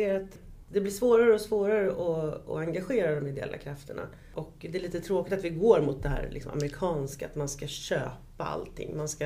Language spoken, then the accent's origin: Swedish; Upplands Väsby, Stockholm County, Sweden; Alltså jag är uppvuxen i Väsby. Jag har bott där hela mitt liv.